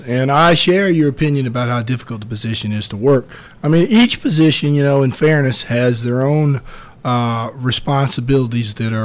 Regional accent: North Carolina, United States; born there; And I was born in North Carolina.

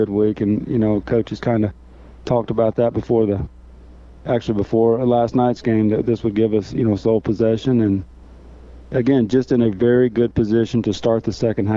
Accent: Nashville, Tennessee, United States; Absolutely. Yes, I'm from Nashville.

